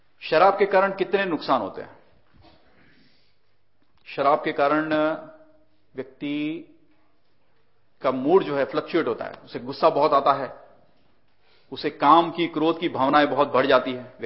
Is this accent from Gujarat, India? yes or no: yes; Gujarat, India; मैं गुजरात में रहता हूं, मैं गुजरात से हूं वैसे इस जन्म में